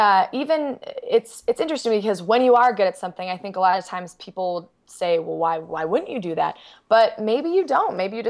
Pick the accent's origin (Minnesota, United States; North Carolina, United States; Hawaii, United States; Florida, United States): Minnesota, United States; Minneapolis; now in Park City, United States; So I grew up in Minneapolis. I now live in Park City, Utah because I love the mountains. But even growing up in Minnesota, it's so much my fabric.